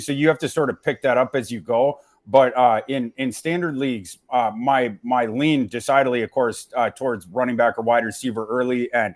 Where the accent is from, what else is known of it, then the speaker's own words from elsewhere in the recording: Brainerd, Minnesota, United States; It's set in Brainerd, Minnesota. I'm from Brainerd, Minnesota.